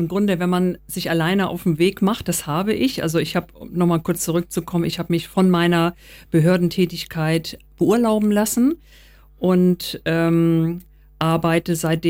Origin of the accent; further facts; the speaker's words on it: Rhineland, Germany; Also ich bin selber migriert. Ich komme nämlich aus dem Rheinland, arbeite in Bremen